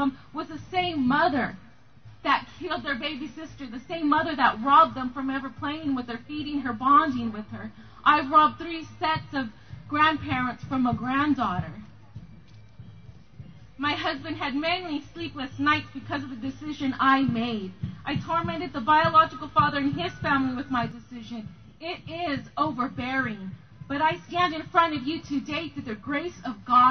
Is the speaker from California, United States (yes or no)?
yes; California, United States; from Southern California